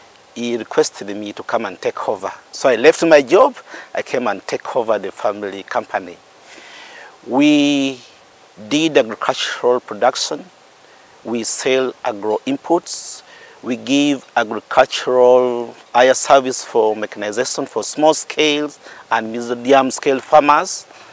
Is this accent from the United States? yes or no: no; Uganda; I come from Uganda.